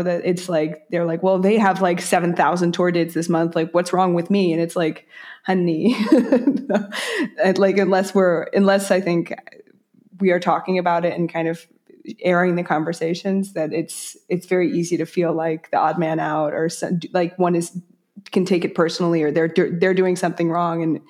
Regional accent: United States; moved away as an adult; now in France; as an American living in France

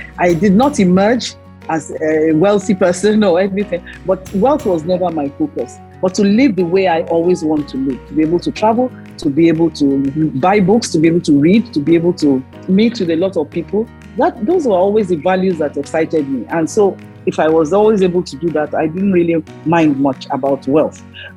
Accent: Ibadan, Oyo, Nigeria; And so I grew up in Ibadan.

